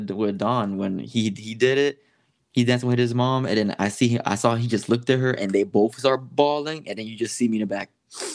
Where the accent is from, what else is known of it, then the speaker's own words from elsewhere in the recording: Florida, United States; We're both from South Florida, mm-hmm.